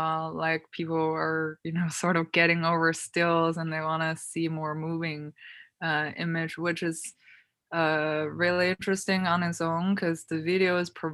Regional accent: Beijing, China; now in New York, United States; You know, I grew up in Beijing. It has always been the metropolis kind of experience

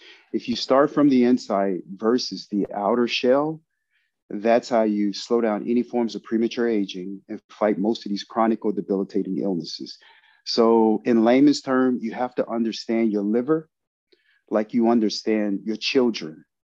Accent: Lebanon, Tennessee, United States; My grandfather raised me. I grew up in Tennessee, Lebanon, Tennessee, about 30 miles from Nashville.

